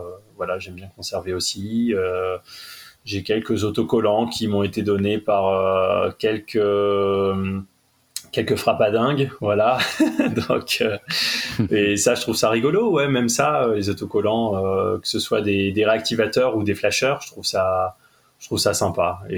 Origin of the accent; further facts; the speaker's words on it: Lille, Hauts-de-France, France; parce que je suis lillois, donc voilà, ville que j'adore.